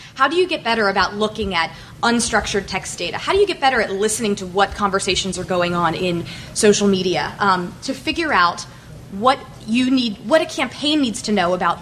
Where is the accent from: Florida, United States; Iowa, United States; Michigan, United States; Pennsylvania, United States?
Florida, United States; Orlando; moved away; I have a 407 phone number because I'm from Orlando, but I don't live there anymore.